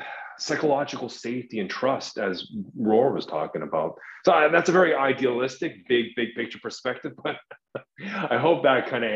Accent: Canada; especially I'm from Canada, and we see our cousins down in the States

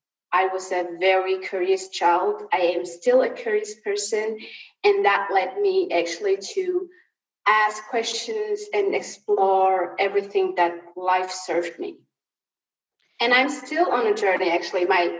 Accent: Somalia; where I grew up outside of Somalia, where we fled the war, I saw a lot

